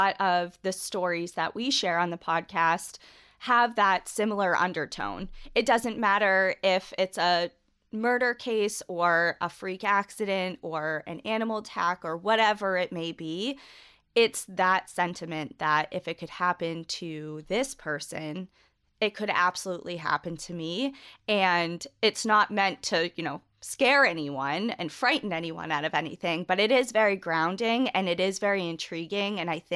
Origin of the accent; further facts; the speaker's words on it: New England, United States; Yeah. And we, I mean, we're both from New England